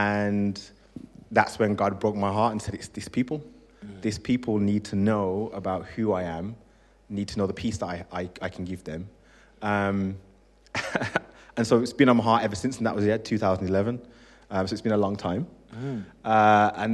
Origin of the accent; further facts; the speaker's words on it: Birmingham, West Midlands, United Kingdom; moved away as an adult; now in Japan; we moved out from Birmingham. So we were born and raised in Birmingham and then moved to Japan in September of 2024.